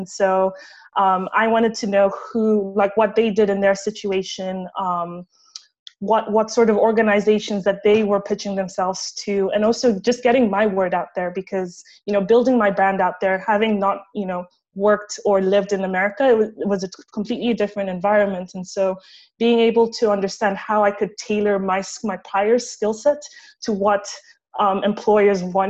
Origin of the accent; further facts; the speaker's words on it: Kenya; So I'm originally from Kenya, and my focus has been in food anthropology at the university.